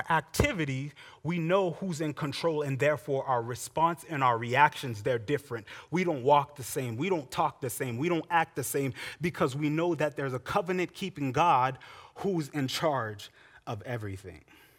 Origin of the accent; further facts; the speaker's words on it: Florida, United States; It's kind of like Florida. I'm from Florida. Florida is known for tropical storms.